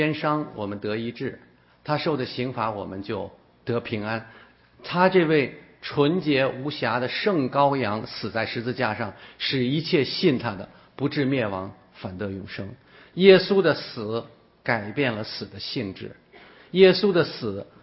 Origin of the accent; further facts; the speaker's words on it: China; 因为我们中国人不直接是神的选民